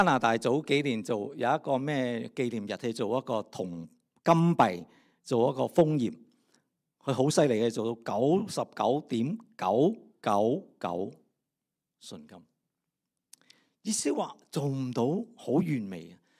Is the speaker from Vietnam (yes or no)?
yes; Vietnam; 我们小时候在越南的时候我们买卖呢我们是用黄金的，